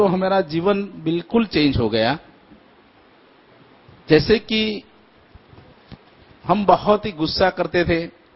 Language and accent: Hindi; Ahmedabad, Gujarat, India; मैं अहमदाबाद से हूं